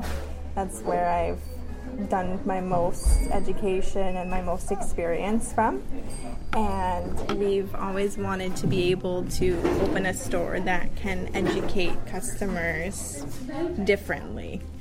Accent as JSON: {"language": "English", "town": "Sackville", "country": "Canada", "said": "We are from Sackville. We just moved here over a year ago."}